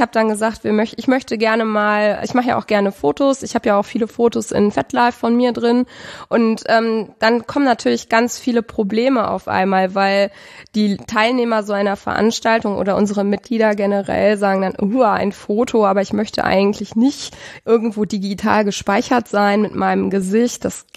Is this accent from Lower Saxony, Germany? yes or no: no; North Rhine-Westphalia, Germany; Thales oder ich, wir sind aus NRW, wir haben eine relativ lange Anreise.